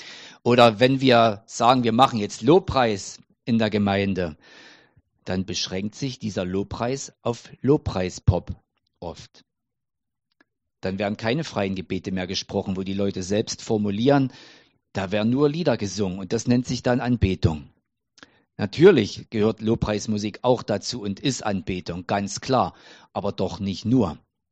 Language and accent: German; Frankfurt, Germany; Also Magda und ich, wir kommen ja aus Frankfurt